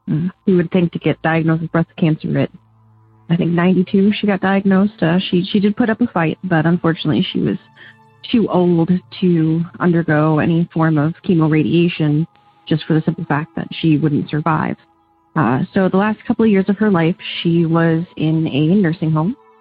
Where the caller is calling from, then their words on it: Oberlin, Ohio, United States; I'm calling from Oberlin, Ohio.